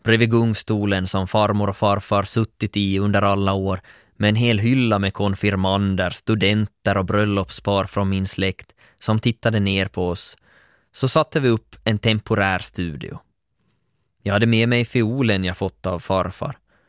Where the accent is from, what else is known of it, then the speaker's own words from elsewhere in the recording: Finland; Det första alla skulle lyfta upp om oss var att vi kommer från Finland.